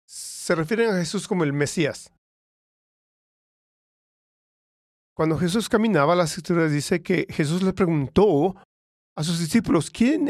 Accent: California, United States; Spanish is a second language; creciendo en California, yo me acuerdo de, tenía yo mi maestro de español

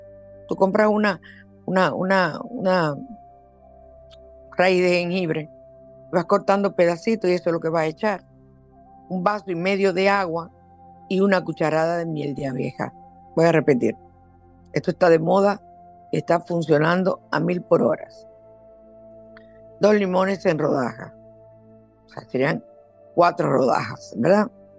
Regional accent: the south, Dominican Republic; en el sur nos criamos con pan, en el Cibao es que comen víveres, nosotros comemos pan de cena, desayuno.

